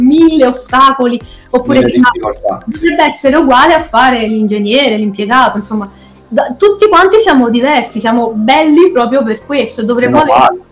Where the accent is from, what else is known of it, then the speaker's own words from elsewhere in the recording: Naples, Campania, Italy; io andai con mio padre in una zona che si trova nei pressi del conservatorio, io sono di Napoli